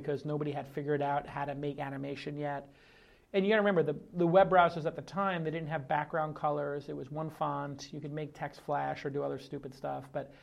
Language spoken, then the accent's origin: English; Brooklyn, New York, United States; And I was a kid from Brooklyn, and I was still living in Brooklyn at the time